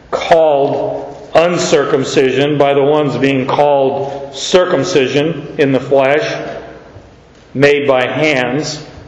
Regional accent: Canada; It's just, I'm Canadian, they're Jewish.

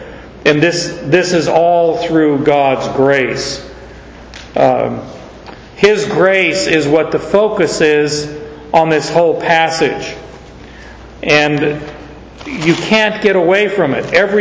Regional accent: Canada; It's just, I'm Canadian, they're Jewish.

